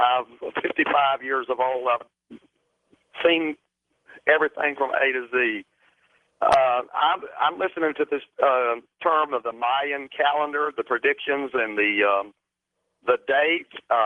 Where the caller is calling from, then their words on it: North Carolina, United States; I'm from North Carolina, from the Cleveland County, Gaston County area.